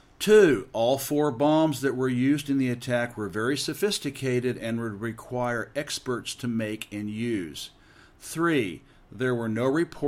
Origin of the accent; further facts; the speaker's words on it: Oklahoma, United States; I grew up in Oklahoma. It's my childhood and adolescent home, so I obviously had some personal skin in the game. I was living in Beijing at the time.